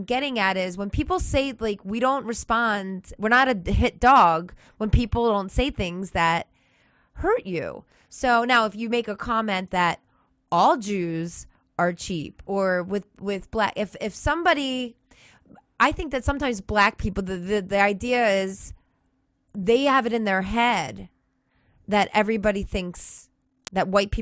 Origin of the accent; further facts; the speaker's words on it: Baltimore, Maryland, United States; I grew up in Baltimore, and that's why this is actually kind of strange to me because that Baltimore is very diverse.